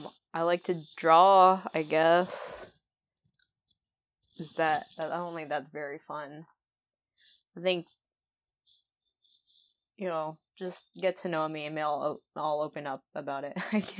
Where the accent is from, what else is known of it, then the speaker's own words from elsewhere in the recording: Florida, United States; The biggest one, well, I'm from Florida, so I have a pet peeve about Florida hate.